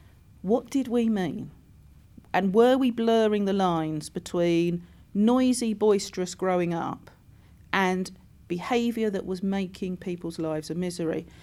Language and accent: English; Cleveland, North East England, United Kingdom; And obviously I come from Cleveland, so I'm in the mix of that at the moment.